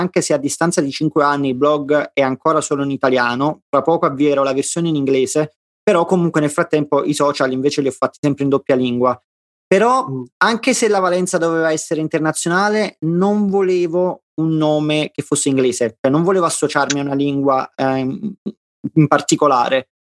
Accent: Naples, Campania, Italy; io sono napoletano, mangio pizza da che sono in fasce

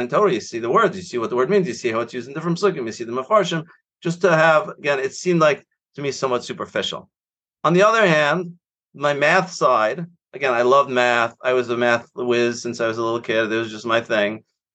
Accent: Staten Island, New York, United States; Okay, so I grew up in Staten Island, and after high school, I went to yeshiva in Farakway

